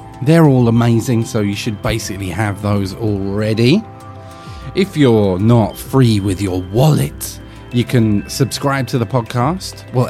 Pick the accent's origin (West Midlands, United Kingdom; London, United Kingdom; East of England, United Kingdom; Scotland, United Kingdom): East of England, United Kingdom; accent: Essex; People really enjoyed my Essex accent and the jokes and japes that came with it.